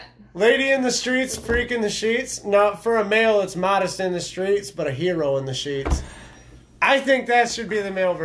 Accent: North Branch, United States; Hey, listen. I grew up in North Branch and I love this restaurant.

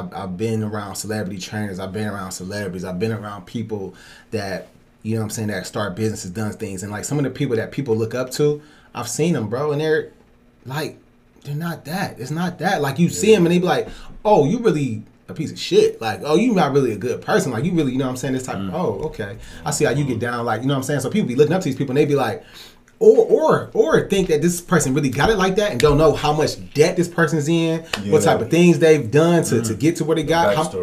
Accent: Superior, United States; No, I grew up in Superior, so I had to use a bus to. I had to sneak to go to the Heights.

